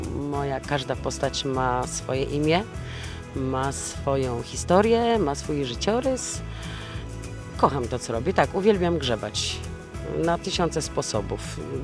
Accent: Kromolin, Lower Silesian Voivodeship, Poland; also born or lived in Głogów; now in Gdynia, Poland; wychowywałam się na wsi w Kromolinie, potem edukowałam się w Głogowie w liceum medycznym, całe życie marzyłam o tym, żeby mieszkać w Gdyni.

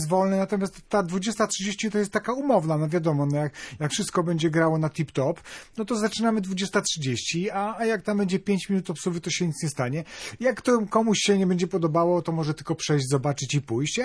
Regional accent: Nidzica, Warmian-Masurian Voivodeship, Poland; moved away as an adult; No, dlatego wyjechałem z Nidzicy, Nie, śmieję się. Ja wyjechałem dlatego, żeby śpiewać i uciekałem przed wojskiem, bo wtedy były takie czasy.

